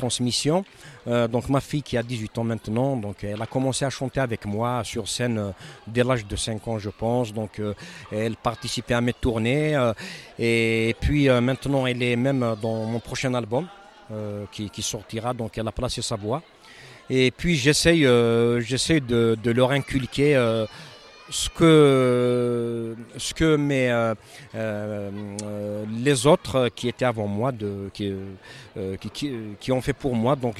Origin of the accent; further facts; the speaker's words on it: Kabylie, Algeria; now in Lille, France; on a grandi ensemble tous en Kabylie.